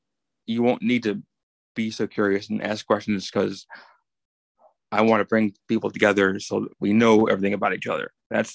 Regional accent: New York, United States; now in Las Vegas, United States; I'm from New York, but I've been in Vegas for 20 years.

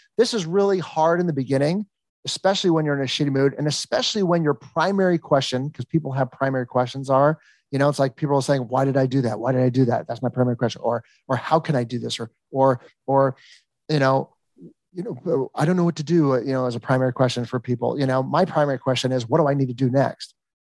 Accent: Encino, California, United States; born there; I was born in Encino, but I'm an 80s child.

